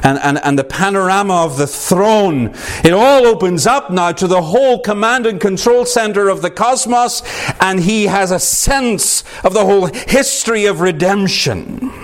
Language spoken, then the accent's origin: English; Northern Ireland, United Kingdom; I come from Northern Ireland.